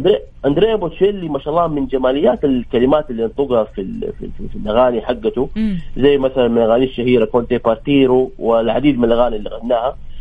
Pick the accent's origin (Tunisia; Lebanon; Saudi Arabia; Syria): Saudi Arabia; Jeddah, Makkah Province; حتى عندنا في جدة توجد جالية إيطالية كبيرة مقيمة.